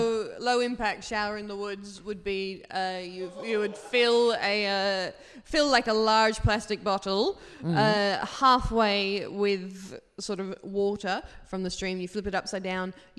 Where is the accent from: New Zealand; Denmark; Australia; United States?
Australia; I'm from Australia.